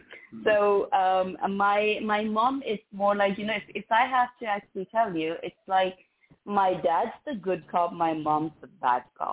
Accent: Pakistan; So I'm coming from Pakistan.

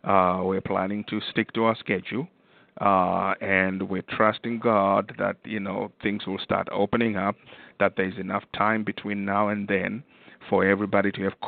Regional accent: Zimbabwe; So when somebody found out that I was from Zimbabwe, they said, oh, we want to introduce you to someone.

